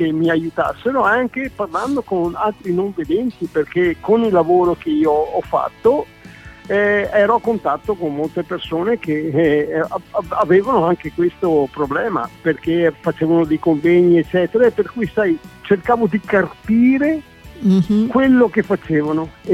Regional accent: Battaglia Terme, Veneto, Italy; sono di Battaglia Terme, provincia di Padova. Ho 66 anni, ho perso la vista nel 2015.

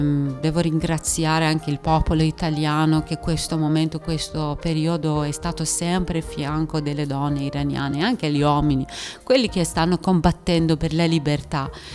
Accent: Iran; moved away; certo che mi manca tantissimo il mio paese, purtroppo anche nella questa situazione è molto rischioso tornare in Iran

